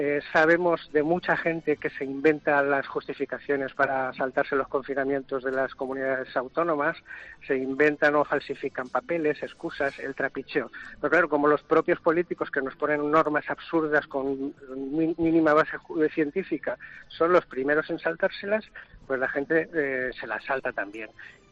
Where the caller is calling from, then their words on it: Denia, Valencian Community, Spain; Yo llamo desde Denia, llegué el viernes de vacaciones, vengo del interior de la Comunidad Valenciana y soy médico